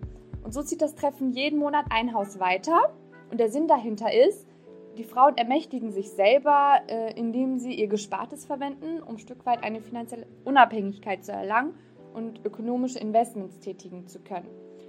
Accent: Turkey; Wenn ich zum Beispiel an meine Heimat Türkei denke

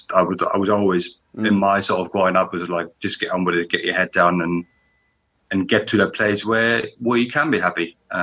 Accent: East Berlin, Berlin, Germany; English is a second language; growing up in East Berlin, like you mentioned, it was very sort of, you know, your boss is your boss.

